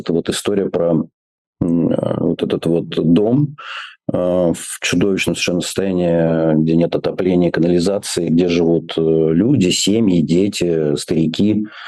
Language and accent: Russian; Moscow, Russia; Я москвич, я вырос в Москве, я жил в Москве почти 50 лет.